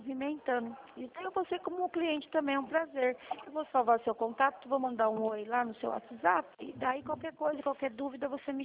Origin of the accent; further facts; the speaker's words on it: Votorantim, São Paulo, Brazil; Sou de Votorantim, Sorocaba, aqui, né?